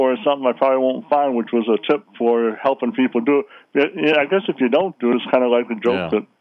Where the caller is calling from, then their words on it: Batavia, New York, United States; From Batavia.